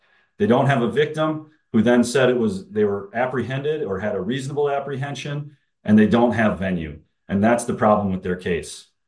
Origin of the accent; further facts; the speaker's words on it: Minneapolis, Minnesota, United States; I don't get to go to MPD in my hometown, Minneapolis, and say, hey, this guy threatened me down in Hastings.